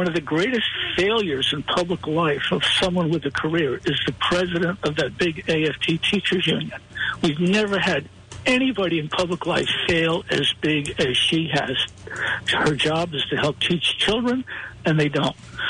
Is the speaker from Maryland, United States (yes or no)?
no; New York, United States; we had a one-party system when I was growing up on Long Island.